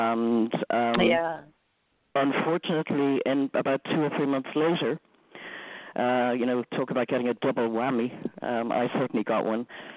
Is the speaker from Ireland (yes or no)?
yes; Dublin, Leinster, Ireland; I'm originally from Dublin, Ireland. I grew up in Ireland in a very nice, loving family.